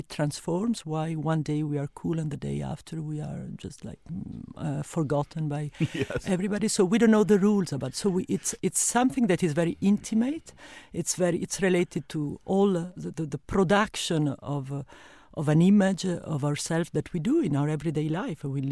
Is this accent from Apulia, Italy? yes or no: no; Milan, Lombardy, Italy; English is a second language; moved away as an adult; now in Paris, France; Actually, I live in Paris. I'm Italian, and I come from Milano, which is a sort of town of fashion, etc.